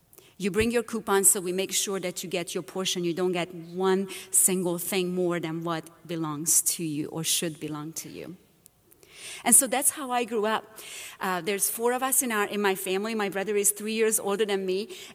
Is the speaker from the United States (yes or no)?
no; Romania; English is a second language; moved away; But originally, I am from Romania, and that is where the accent is coming from.